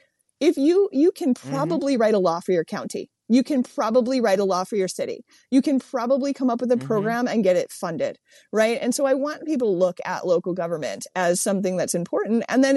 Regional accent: Delaware, United States; because I grew up in Delaware and was like on his 1988 campaign as like a little tiny child.

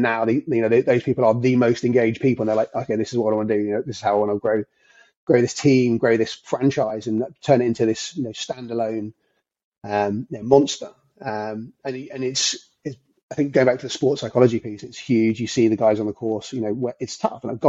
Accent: South East England, United Kingdom; I grew up randomly in Surrey and supported Bath as a kid.

